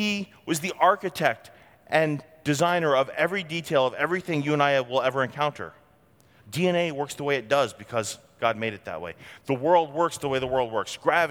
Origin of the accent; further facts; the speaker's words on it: New England, United States; now in Wisconsin, United States; But I grew up in New England, liberal New England.